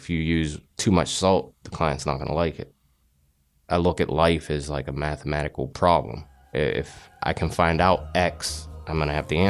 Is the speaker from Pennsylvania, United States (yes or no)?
yes; Carnegie, Pennsylvania, United States; I grew up in Carnegie, Pennsylvania, and moved to McDonald.